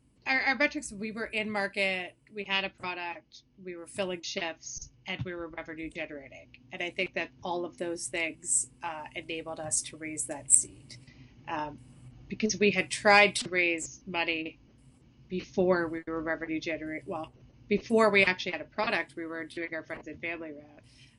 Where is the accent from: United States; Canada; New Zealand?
Canada; Toronto, Ontario; I'm from Toronto.